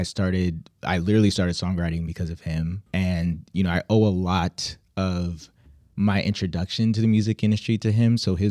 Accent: Nigeria; you see I'm Nigerian, you hear the kind of music that I'm putting out there

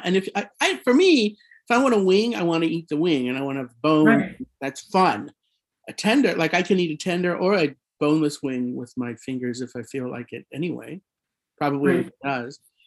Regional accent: Colorado, United States; Although I grew up in Colorado with spicy food, so I'm into it

